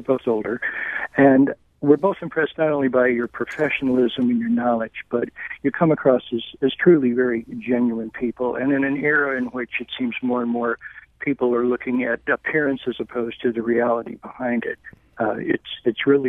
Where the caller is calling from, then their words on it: Creve Coeur, Missouri, United States; Thanks, Don. I'm from Creve Coeur.